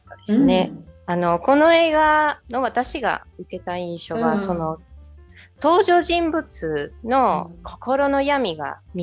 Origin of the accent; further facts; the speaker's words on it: Argentina; Japanese is a second language; 私たちアルゼンチン人はね、その人を抱きしめたり、一緒に泣いたり、しますよね